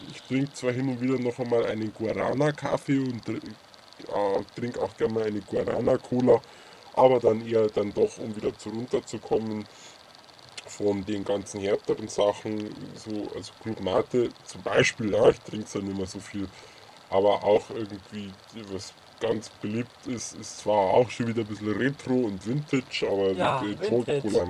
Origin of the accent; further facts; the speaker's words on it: Munich, Bavaria, Germany; bin aus München